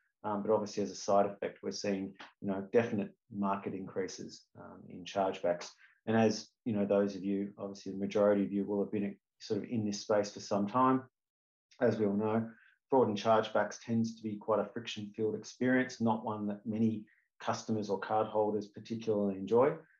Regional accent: Melbourne, Victoria, Australia; certainly in my hometown of Melbourne, have driven a lot more people online.

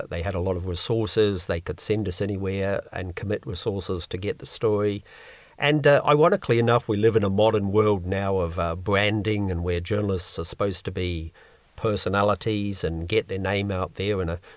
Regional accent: New Zealand; I'm a Kiwi, and this is every Kiwi's summer song from your childhood.

